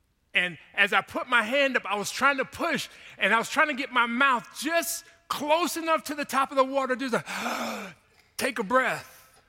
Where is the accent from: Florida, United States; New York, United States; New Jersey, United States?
Florida, United States; Jacksonville; I grew up in Jacksonville, and so there was a pool called Moncrief Street Pool.